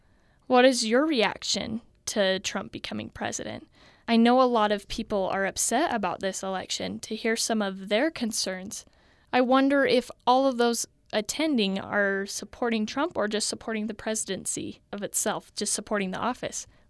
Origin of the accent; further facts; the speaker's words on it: Cache Valley, Utah, United States; I'm from Little Cache Valley.